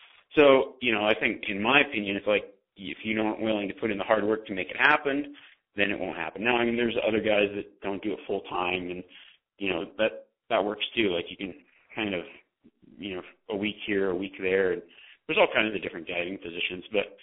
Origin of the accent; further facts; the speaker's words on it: Nevada, United States; I grew up in Nevada, but I started guiding in Montana.